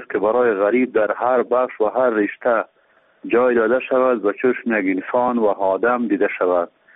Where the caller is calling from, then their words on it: Kabul, Afghanistan; از کابل در تماس هستیم.